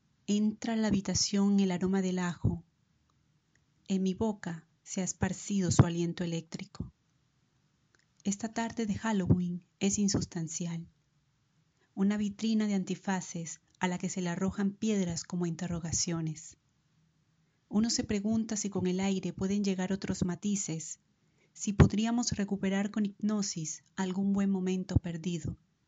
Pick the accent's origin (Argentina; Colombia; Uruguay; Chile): Colombia; Santa Marta, Magdalena; born there; Nací en Santa Marta, Colombia.